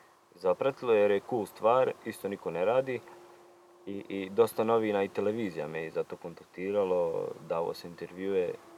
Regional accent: Bosnia & Herzegovina; kad kažem kod nas u Bosni ili na ovim područjima, da budeš fotograf pa onda pređeš na video

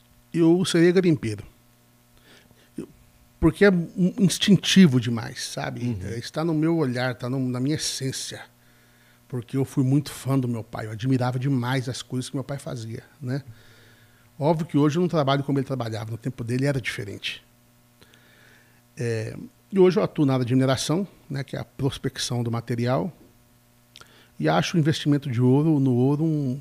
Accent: South Region, Brazil; also born or lived in São Paulo; now in Belo Horizonte, Brazil; eu que fui criado no sul, né? Eu sou paulista, mas passei boa parte da infância no sul do país.

